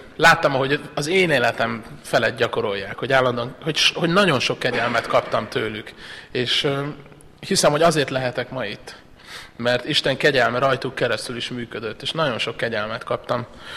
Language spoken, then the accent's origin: Hungarian; Vajta, Fejér, Hungary; én Vajtán, amikor nevelkedtem így pásztorok szárnyai alatt